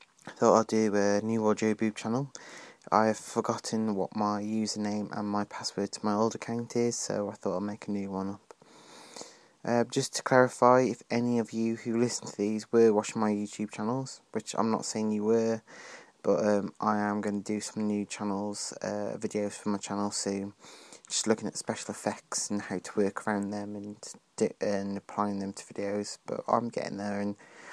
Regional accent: Shrewsbury, West Midlands, United Kingdom; apparently people have heard that I come from Shrewsbury. They're coming from near Shrewsbury, or Shrewsbury as they say, and they think I've got this posh accent. I don't.

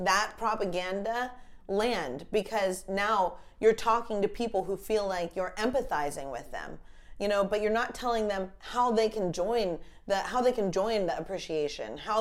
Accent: Pennsylvania, United States; You know, we're from Pennsylvania.

